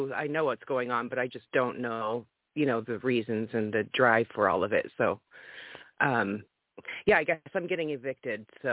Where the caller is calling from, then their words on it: Washington, United States; I'm calling from Washington State.